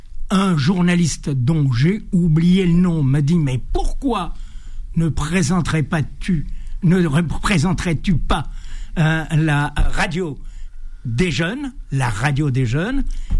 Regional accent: Bou Caïd, Tissemsilt, Algeria; dans Abou Kaïd, où j'ai grandi, à Boukaïd, on avait une radio collective.

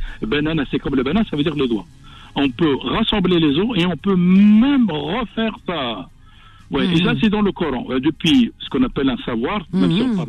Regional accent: Oujda, Oriental, Morocco; moi qui est musulman, enfin, sans vous dire que je l'ai déjà dit, que je suis marocain, je suis d'Oujda, je suis frontalier, je suis maroco-algérien, ou algéro-marocain

